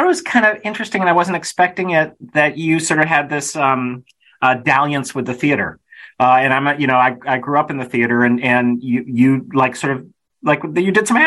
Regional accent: Kenilworth, Illinois, United States; I grew up in Kenilworth, Illinois, which when I was growing up there was the richest white suburb in, you know

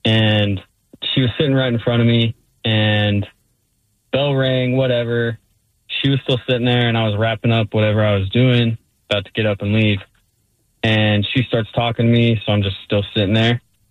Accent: Wyoming, United States; I'm from Wyoming.

